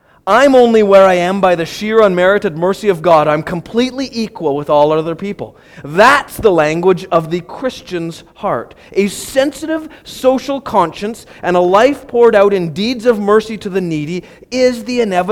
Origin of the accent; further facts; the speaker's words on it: Canada; I'm also a Canadian.